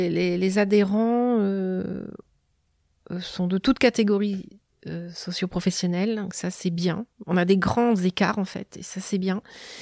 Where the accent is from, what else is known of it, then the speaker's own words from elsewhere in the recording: Normandy, France; Non, alors moi j'ai grandi dans l'Orne, Hommage.